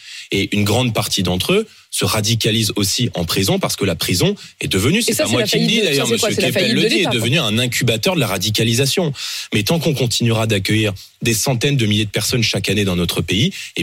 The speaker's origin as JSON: {"language": "French", "country": "France", "said": "moi, je suis français, donc permettez-moi de me positionner"}